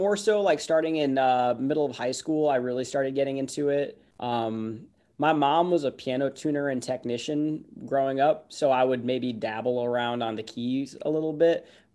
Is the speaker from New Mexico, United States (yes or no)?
yes; Santa Fe, New Mexico, United States; also born or lived in Costa Rica; I grew up in Santa Fe, New Mexico